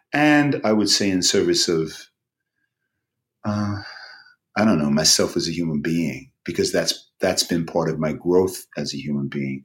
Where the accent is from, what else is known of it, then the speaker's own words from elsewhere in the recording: Lewisham, London, United Kingdom; It's a wonderful thing that I don't necessarily sound like I am from Lewisham, but it's also a wonderful thing that I could sound that I am from Lewisham if and when an opportunity arose.